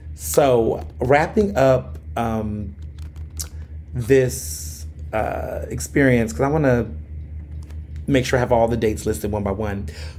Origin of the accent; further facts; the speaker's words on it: Chicago, Illinois, United States; born there; I was born in Chicago on October 12th, 1991.